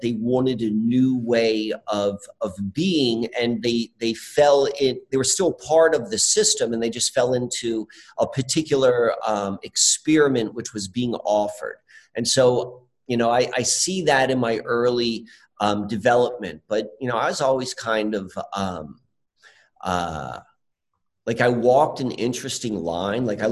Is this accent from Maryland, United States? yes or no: yes; Columbia, Maryland, United States; So, so I grew up there in Columbia, Maryland.